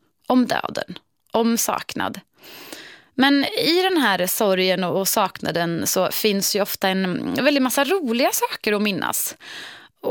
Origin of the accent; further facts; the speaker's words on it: Mariestad, Västra Götaland County, Sweden; När jag fortfarande bodde hemma i Mariestad så följde jag alltid med min mamma och pappa